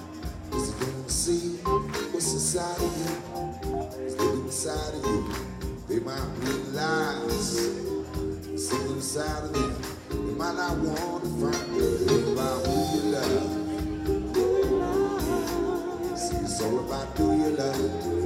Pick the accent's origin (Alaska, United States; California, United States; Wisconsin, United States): California, United States; Oakland; born there; Oaktown in the house. I was born in Oaktown.